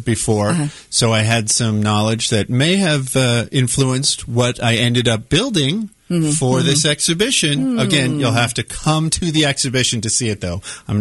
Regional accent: Kansas City, United States; This show has traveled around the world, and to be here and to be in my home country, to be here in Kansas City and see what people think of it, it's pretty exciting.

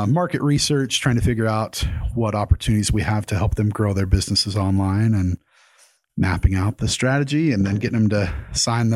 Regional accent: Montpelier, Idaho, United States; I grew up in Bear Lake. I'm a Montpelier, Idaho kid.

